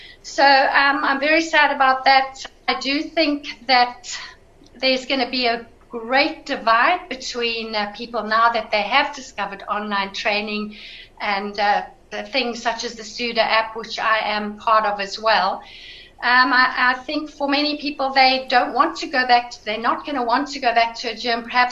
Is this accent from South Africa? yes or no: yes; South Africa; now in United Kingdom; It's wonderful to be here from the UK as a South African.